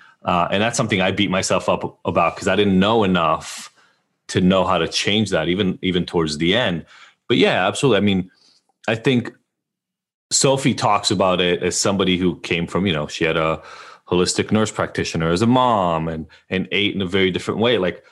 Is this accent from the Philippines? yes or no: no; Israel; I grew up in Israel